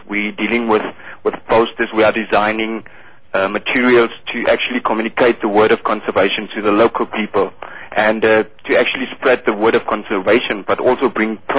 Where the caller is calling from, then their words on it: Steinkopf, Northern Cape, South Africa; I'm calling from South Africa, actually from a small town called Steinkopf. And this town is actually bordering Namibia in the north and has a population density of about 8,500 people. So it's actually a very small little town.